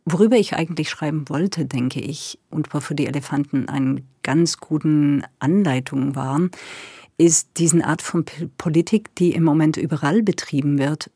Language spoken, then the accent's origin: German; Belgium; Wir haben bei uns in Belgien auch ein paar Schriftsteller, die dieses Genre mal gern betreiben.